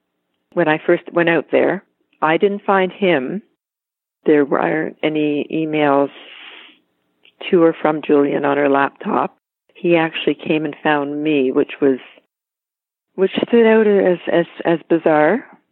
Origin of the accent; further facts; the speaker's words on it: Ontario, Canada; I guess he knew I was from Ontario.